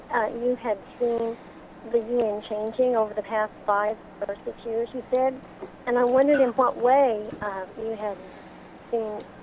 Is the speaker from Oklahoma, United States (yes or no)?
yes; Tulsa, Oklahoma, United States; I'm from Tulsa.